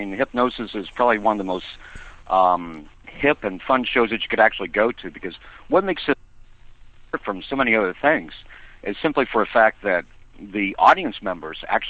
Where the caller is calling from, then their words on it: Pittsburgh, Pennsylvania, United States; Right around from the Pittsburgh area. Pittsburgh, PA.